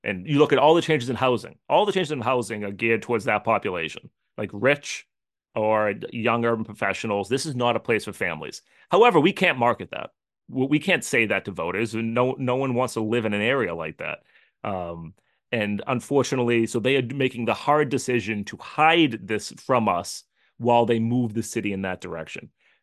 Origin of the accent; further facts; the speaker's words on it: Haverhill, Massachusetts, United States; And I grew up in Haverhill, Massachusetts, had multiple different middle schools and things like